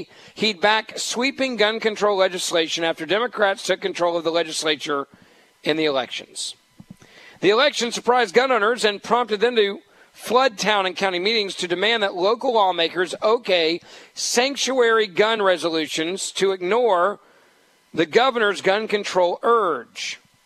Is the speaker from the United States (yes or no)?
yes; Memphis, Tennessee, United States; My hometown of Memphis has had a gun show since the early 1990s.